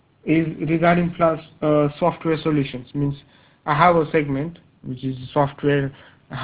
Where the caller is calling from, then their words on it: India; I'm a market researcher, and I'm calling from India.